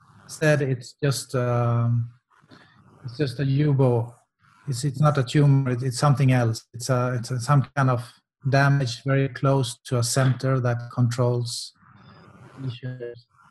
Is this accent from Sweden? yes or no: yes; West Coast, Sweden; I come from the Swedish west coast, just below Gothenburg.